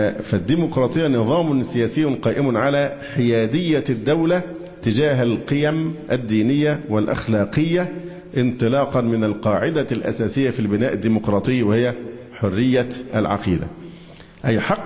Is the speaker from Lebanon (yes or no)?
no; Egypt; انت عارف ده لو عندنا في مصر ليبرالي ويطلع يقول كده انت عارف مين اللي هيمزقه إربا؟